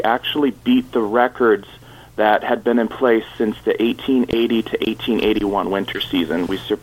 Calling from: Michigan, United States; I'm calling from Michigan.

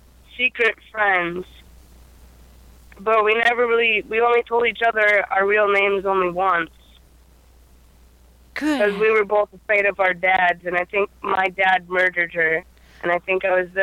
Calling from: Missoula, Montana, United States; I'm calling from Missoula, Montana.

